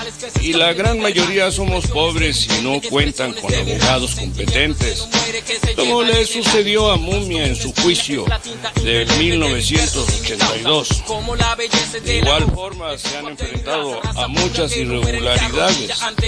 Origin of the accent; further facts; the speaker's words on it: Philadelphia, Pennsylvania, United States; Soy de Filadelfia y déjame decirte que de la población total en Estados Unidos, la minoría somos negros.